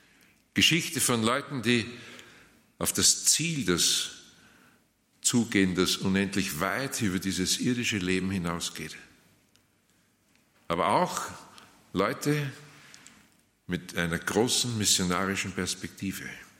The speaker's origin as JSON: {"language": "German", "country": "Austria", "said": "Also bei uns in Österreich heißt es ja, wenn man jemanden eingeladen hat, zum Abschied sagt man, ich werde mich schon nur revanchieren."}